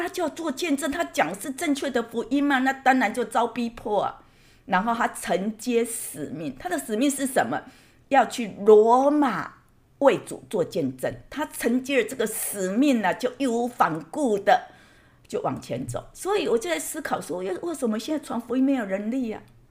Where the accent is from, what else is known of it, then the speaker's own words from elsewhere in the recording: Kaohsiung, Taiwan; 我是在台湾出生的高雄哦，那呢，从小呢，我就跟着妈妈拜拜啊